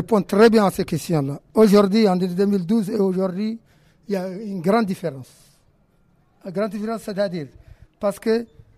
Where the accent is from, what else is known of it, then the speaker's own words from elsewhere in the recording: Timbuktu, Tombouctou, Mali; born there; depuis que moi, je suis né à Tombouctou